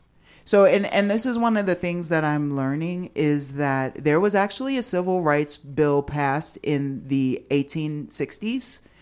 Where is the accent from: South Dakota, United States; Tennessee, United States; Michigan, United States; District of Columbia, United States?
District of Columbia, United States; Washington; So again, that's my hometown. I have loved ones there.